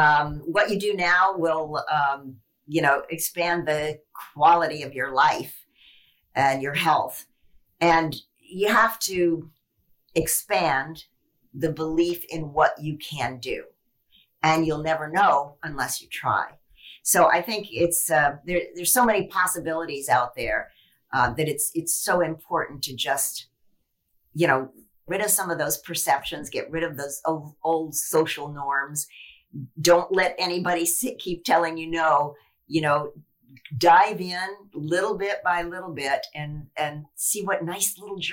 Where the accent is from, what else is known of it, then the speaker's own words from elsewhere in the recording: Knoxville, Tennessee, United States; moved away as an adult; I grew up in Knoxville, Tennessee. And I'm like, at 20, I went to New York to become a professional dancer.